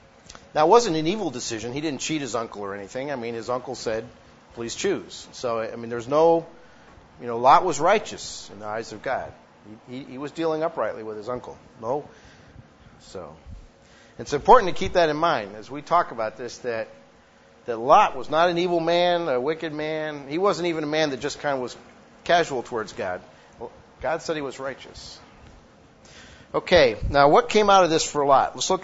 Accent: Illinois, United States; versus my hometown area in western Illinois, where, man, you can, you know, you can bunch them all together and they can still

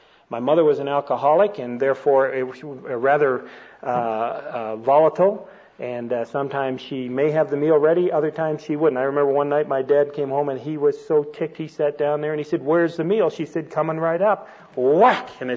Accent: Toronto, Ontario, Canada; I was born and raised in Canada. In fact, I'm still a Canadian citizen, so is my wife. We grew up in the city of Toronto, which is a city of about 2.5 million people.

